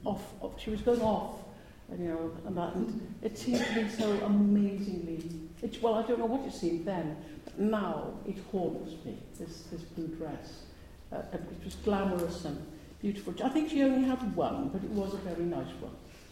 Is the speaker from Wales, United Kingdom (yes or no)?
yes; Barry, Wales, United Kingdom; also born or lived in Cardiff; when I was born in Cardiff, but then went to live in Barry, which is notorious these days because of Gavin and Stacey. We lived by the lake, called Mount Lake, in Barry